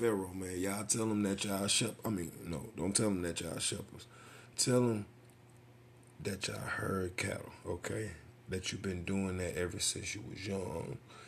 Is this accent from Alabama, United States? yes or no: yes; Alabama, United States; I'm from Bama, so they had like a little Auburn, Alabama type of, you know, they will coexist together.